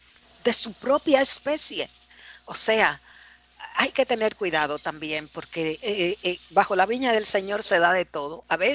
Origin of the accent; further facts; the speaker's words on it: Dominican Republic; aquí, en mi país, la República Dominicana, pasa eso